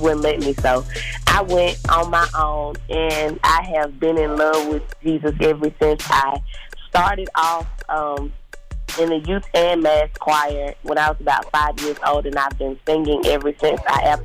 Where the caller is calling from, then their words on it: Oakland, Tennessee, United States; I'm calling from Oakland, Tennessee.